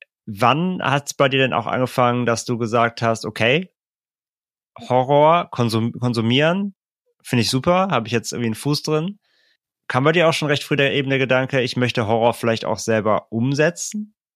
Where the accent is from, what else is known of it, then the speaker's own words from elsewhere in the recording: Rhineland, Germany; Gab früher bei uns im Rheinland gab es so einen Märchenwald